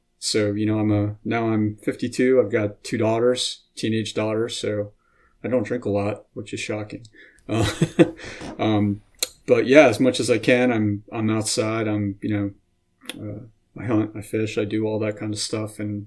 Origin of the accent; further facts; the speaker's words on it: Pennsylvania, United States; Yeah, so I'm a lifelong PA guy. I grew up in Wyoming County, Pennsylvania.